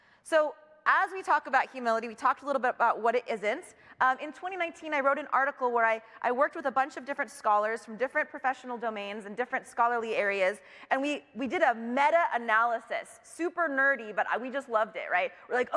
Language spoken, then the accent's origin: English; Seattle, Washington, United States; I am not from California, I'm from Seattle, Washington, and I had family in California